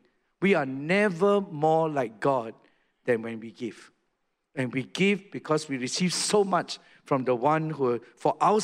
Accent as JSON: {"language": "English", "country": "Singapore", "tie": "born or raised there", "said": "when I was growing up in Singapore."}